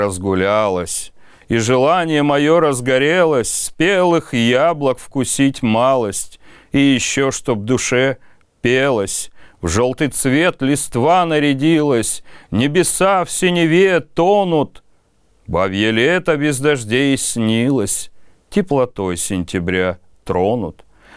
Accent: Omsk, Omsk Oblast, Russia; born there; Я родился в Омске в 78-м.

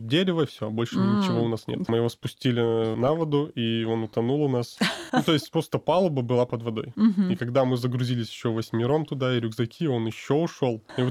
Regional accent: Borovoye, Akmola Region, Kazakhstan; Я родился в Казахстане, в северном, поселок Боровое. Там очень красиво, горы, озера.

